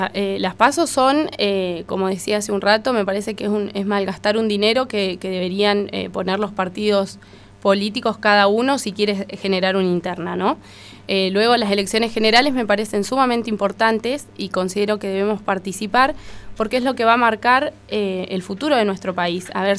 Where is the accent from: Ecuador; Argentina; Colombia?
Argentina; como argentina y como ciudadana